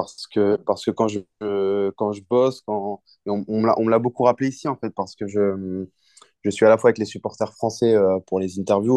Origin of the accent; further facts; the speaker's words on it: Normandy, France; J'ai grandi en France, je suis né en France, je suis né en Normandie, j'en suis fier.